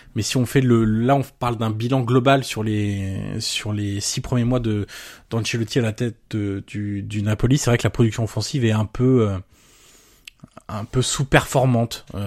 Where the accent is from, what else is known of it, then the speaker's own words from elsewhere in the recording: France; vu qu'on est français.